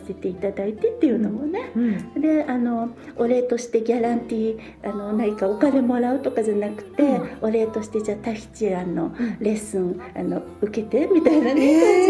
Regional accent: Tokyo, Japan; born there; 第二も何も私日本に東京生まれで故郷がないので

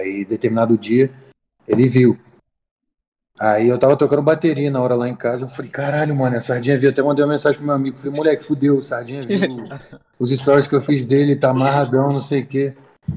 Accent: Itaipuaçu, Rio de Janeiro, Brazil; eu sou carioca, moro em Niterói, no Rio de Janeiro. Nasci na cidade do Rio, fui morar com 2 anos em Itaipuaçu, fica bem pertinho de Niterói, bem do lado, assim. E moro lá desde 2 anos de idade, tenho 24, então moro lá 22 anos.

